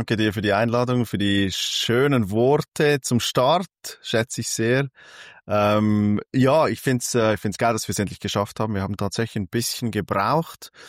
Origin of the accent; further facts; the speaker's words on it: Switzerland; ich bin aus der Schweiz